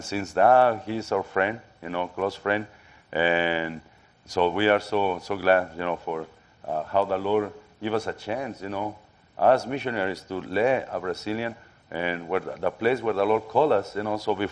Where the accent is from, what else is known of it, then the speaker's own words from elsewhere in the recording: Mexico; English is a second language; now in United States; I'm from Mexico, but I am legal, okay?